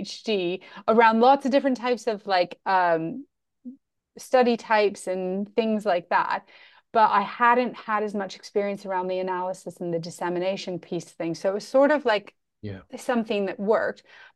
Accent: Canada; now in United Kingdom; being a Canadian in the UK

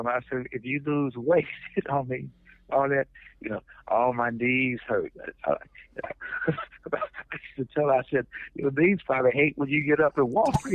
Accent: Detroit, Michigan, United States; but the only reason I said that is because I'm from Detroit.

